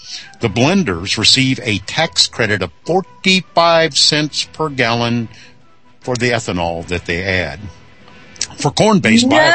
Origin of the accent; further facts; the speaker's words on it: Illinois, United States; when I grew up in Illinois, it was Champaign-Urbana.